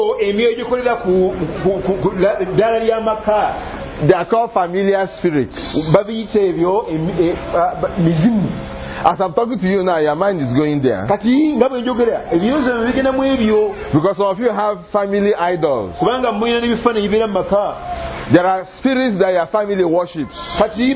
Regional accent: Nigeria; born there; I was born in Nigeria. But my family is from heaven.

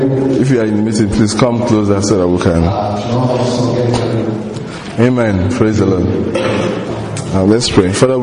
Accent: Port Harcourt, Rivers, Nigeria; I'm from Port Harcourt in Nigeria.

